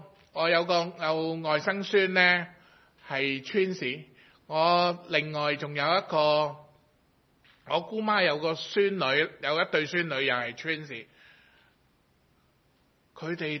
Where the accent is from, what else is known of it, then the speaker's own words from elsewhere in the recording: Hong Kong; 我是香港来的啦，是不是？我是基督徒。